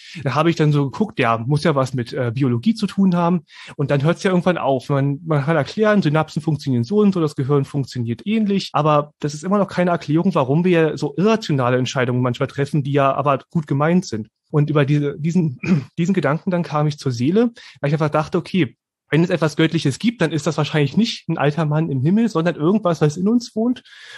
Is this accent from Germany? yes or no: yes; Berlin, Germany; ich bin so atheistisch aufgewachsen, wie man nur atheistisch aufwachsen kann. Ich komme ja aus dem Berliner Stadtteil Hunschenhausen, das ist im Osten von Berlin und traditionell ist dort eigentlich niemand wirklich gläubig